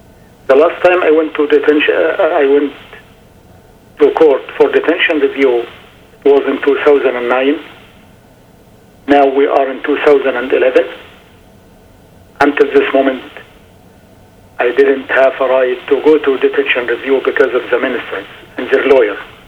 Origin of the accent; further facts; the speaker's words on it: Egypt; English is a second language; moved away as an adult; now in Canada; I came to Canada in 19 on December 31st, 1995, as a refugee. I'm from Egypt. I am married and the father of two sons and stepson.